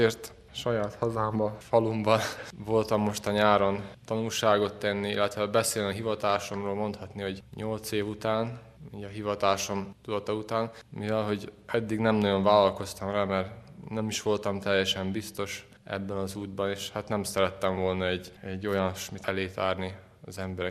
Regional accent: Čantavir, Vojvodina, Serbia; Hát a szerbiai Vajdaságból, Csantavérről, ez Szabadka közelében lévő nagyobb falu, ilyen 6-7 ezres, bár most már az elvándorlás óta lehet, hogy csak 4, nem tudom pontosan.

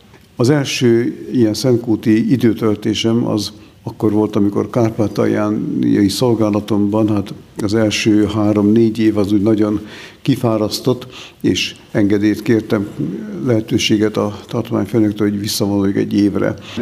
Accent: Szécsény, Nógrád, Hungary; akkor meg Széchenybe kerültem, ahol fölnőttem, oda kerültem káplánnak.

